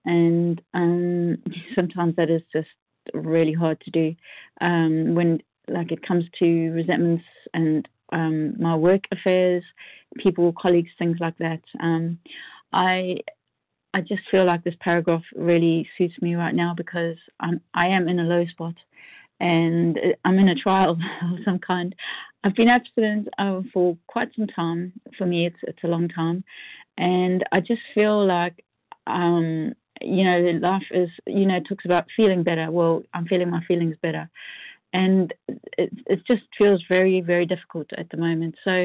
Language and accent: English; United Kingdom; I'm from the United Kingdom.